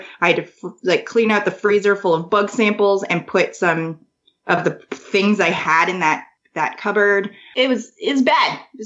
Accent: Kitchener, Ontario, Canada; I grew up in Kitchener. But I would stay all the summers in a place called Oakville by a lake with my cousin every summer

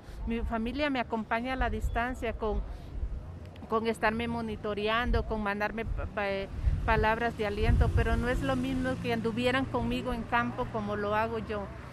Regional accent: Honduras; moved away as an adult; now in Mexico; yo soy una madre hondureña que llegué a este país desde el año 2012.

